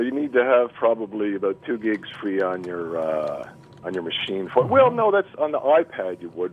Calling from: Newfoundland and Labrador, Canada; Newfoundland.

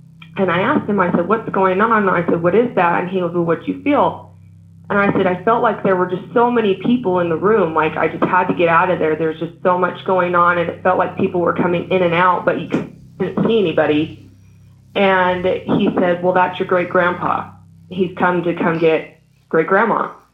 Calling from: Salt Lake City, Utah, United States; I'm calling from Salt Lake City, Utah, actually.

